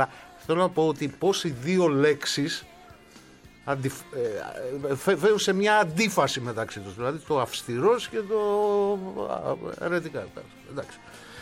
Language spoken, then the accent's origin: Greek; Arta, Epirus, Greece; είναι μικρή ιστορία από τα μέρη μου. Έτσι. Εκεί στην Άρτα